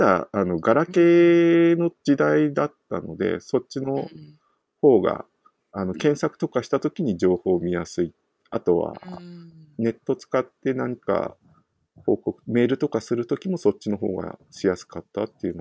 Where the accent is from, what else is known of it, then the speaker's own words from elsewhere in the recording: Hokkaido, Japan; 僕、北海道出身だったから味噌が多かったんですけど。